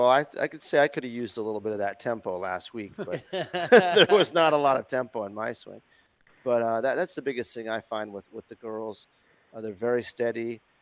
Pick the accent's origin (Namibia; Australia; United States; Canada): Canada; Ontario; I'm from Northwestern Ontario